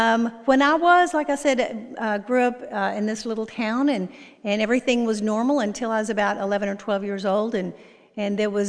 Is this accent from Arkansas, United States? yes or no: yes; Lone Oak, Arkansas, United States; born there; I was born in Lone Oak, Arkansas. It's a little farm town between Little Rock and Memphis.